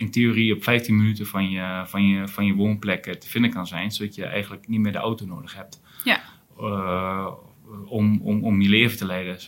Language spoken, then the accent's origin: Dutch; Enschede, Overijssel, Netherlands; Ik kom zelf uit Enschede